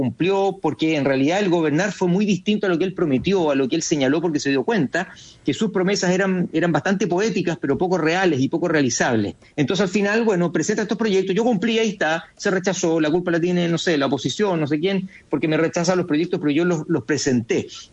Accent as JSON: {"language": "Spanish", "region": "Araucanía", "country": "Chile", "said": "Tengo que soy de la Araucanía"}